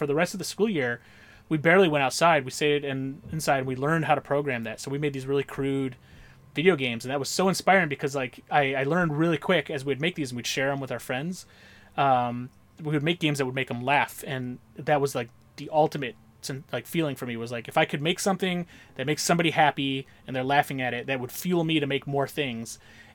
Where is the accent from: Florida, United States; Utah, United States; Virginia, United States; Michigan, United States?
Michigan, United States; And all the time, I was growing up in Michigan, and out there, a lot of, even in schools, there was a lot of, I don't know how to describe it.